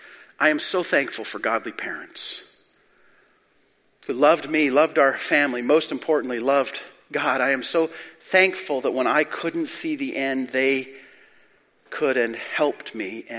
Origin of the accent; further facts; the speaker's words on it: Calgary, Alberta, Canada; now in Lower Mainland, Canada; I grew up in Calgary where there is snow. I am now a lower mainland driver.